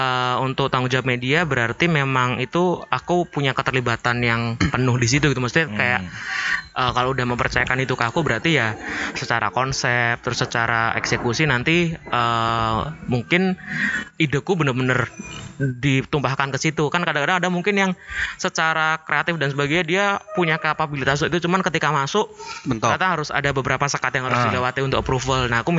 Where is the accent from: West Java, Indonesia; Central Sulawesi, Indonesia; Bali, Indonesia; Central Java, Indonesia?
Central Java, Indonesia; Solo; makanya aku ngomong kebanggaanku sebagai orang Solo di situ berlipat di kantor